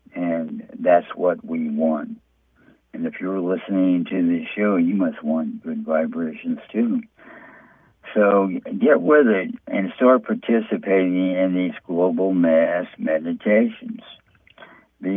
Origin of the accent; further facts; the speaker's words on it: United States; I'm talking to you, Americans. I'm American. I'm in New York City here.